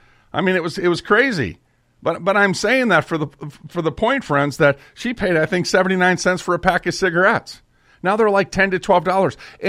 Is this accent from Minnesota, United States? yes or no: yes; Minnesota, United States; Well, I'm from Minnesota, right? And the state bird is a mosquito.